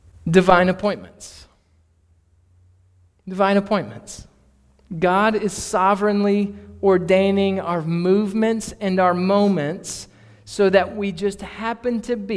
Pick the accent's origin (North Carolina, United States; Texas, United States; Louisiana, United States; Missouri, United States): Louisiana, United States; Eunice; I grew up in Eunice. My grandparents lived in Gina.